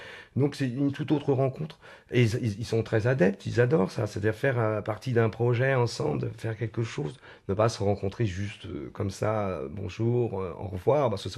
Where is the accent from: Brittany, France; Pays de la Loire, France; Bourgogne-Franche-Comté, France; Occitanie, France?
Pays de la Loire, France; Nantes; Je jouais déjà dans une formation, je viens de Nantes, hein.